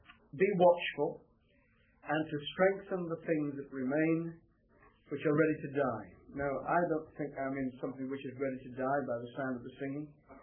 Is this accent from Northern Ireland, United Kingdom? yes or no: no; West Midlands, United Kingdom; I come originally from North Staffordshire, the potteries part of the world that is sometimes referred to as smoke on stench. And it really was pretty polluted when I was a boy growing up.